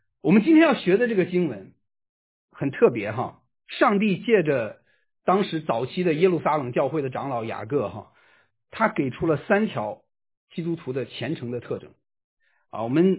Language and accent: Chinese; China; 我是在中国大陆长大哈，我的父母都是在国内的家庭教会服侍哈。那我在高中的时候，因为我信主被开除